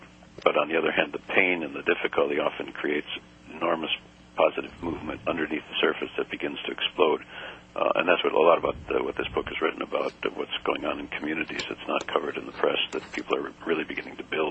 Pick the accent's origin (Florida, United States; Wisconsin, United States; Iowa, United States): Wisconsin, United States; I mentioned earlier, I'm from Wisconsin, and I went to college, the very end of my college period.